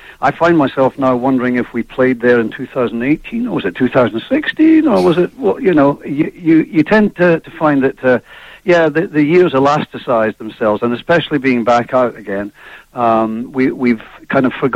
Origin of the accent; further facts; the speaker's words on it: Scotland, United Kingdom; moved away as an adult; now in London, United Kingdom; we're a British band. We grew up in Scotland and started in Scottish bands, and everybody moved to London